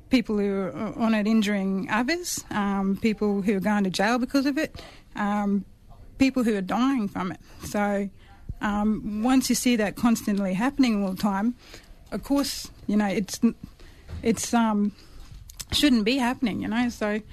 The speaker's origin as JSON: {"language": "English", "town": "Mount Isa", "region": "Queensland", "country": "Australia", "tie": "born or raised there", "said": "I've been living in Mount Isa for 30 years now. Have grown up there, so it's my hometown."}